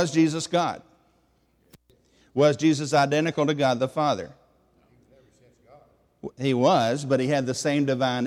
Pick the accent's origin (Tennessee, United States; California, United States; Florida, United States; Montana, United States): Tennessee, United States; Because I am from Tennessee.